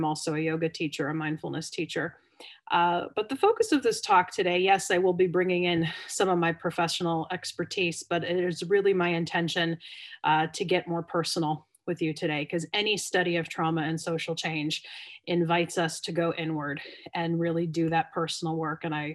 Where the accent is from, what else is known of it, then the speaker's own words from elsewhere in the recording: Youngstown, Ohio, United States; So I'm joining you from Youngstown, Warren, Ohio area, which is about an hour south of Cleveland, for those of you who know US geography. I always like to say that the part of Ohio I'm from is the beginning of the middle.